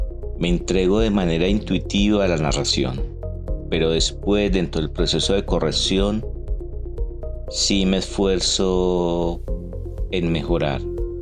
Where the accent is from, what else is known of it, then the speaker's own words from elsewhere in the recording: Cartago, Valle del Cauca, Colombia; soy colombiano, oriundo de Cartago Valle.